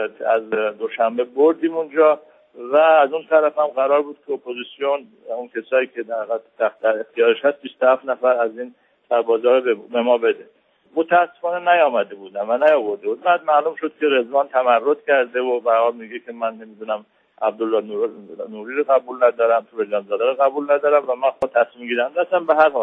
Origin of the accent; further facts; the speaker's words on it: Iran; من هم به عنوان یک ایرانی و یک تاجیکی همون درد رو احساس میکردم